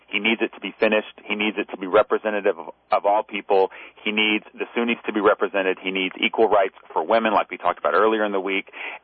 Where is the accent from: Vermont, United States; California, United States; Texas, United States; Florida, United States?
Texas, United States; That's right, although I'm from Texas, and in Texas we do.